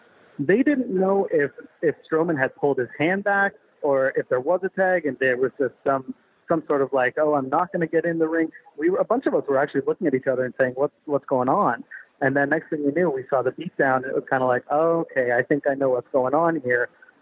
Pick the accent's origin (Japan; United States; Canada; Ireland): Canada; Toronto, Ontario; I am from Toronto proper.